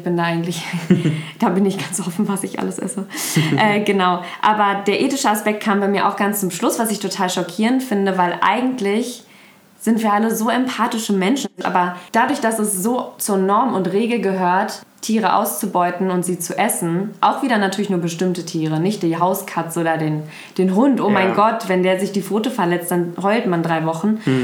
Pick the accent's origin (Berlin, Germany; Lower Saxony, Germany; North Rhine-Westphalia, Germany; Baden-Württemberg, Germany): Berlin, Germany; Also vor allem, weil ich bin in Berlin groß geworden. Bin nicht auf dem Bauernhof aufgewachsen